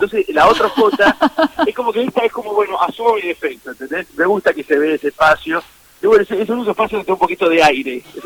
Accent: San Juan, Argentina; No, sí, mira, soy sanjuanino, como buen sanjuanino soy muy vinero.

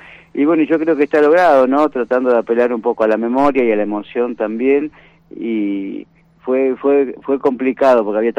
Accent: Argentina

